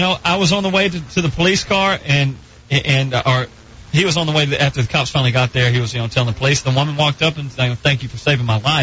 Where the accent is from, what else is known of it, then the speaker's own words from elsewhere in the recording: Arkansas, United States; This was in Arkansas, in my hometown.